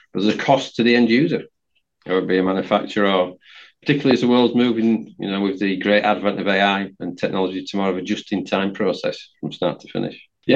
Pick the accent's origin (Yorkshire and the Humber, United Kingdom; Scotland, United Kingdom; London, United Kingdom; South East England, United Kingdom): Yorkshire and the Humber, United Kingdom; I'm from West Yorkshire.